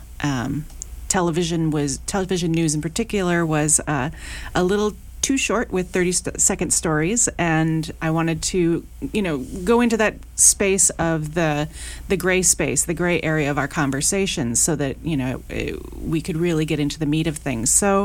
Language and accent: English; Minnesota, United States; So I grew up in Minnesota, and I got my degree at UMD, Duluth, University of Minnesota, Duluth